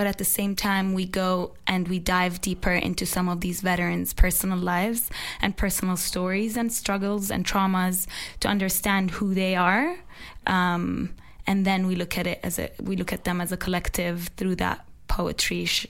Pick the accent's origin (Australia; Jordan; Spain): Jordan; now in United States; I think my journey began as I came to DC to study filmmaking. I am originally from Jordan. I'm an Armenian minority in Jordan.